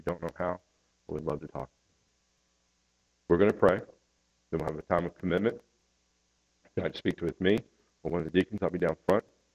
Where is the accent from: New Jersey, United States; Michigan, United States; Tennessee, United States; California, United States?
Tennessee, United States; I'm from East Tennessee. We roll with shotguns.